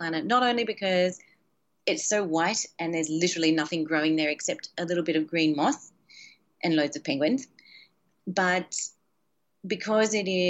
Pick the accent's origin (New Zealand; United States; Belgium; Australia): Australia; And I chose Australia very deliberately, not only because I am Australian